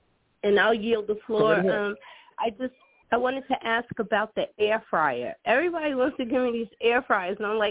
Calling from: Delaware, United States; Yes, I'm calling from Delaware.

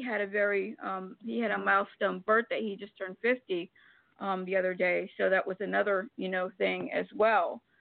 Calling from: Florida, United States; I am in Florida.

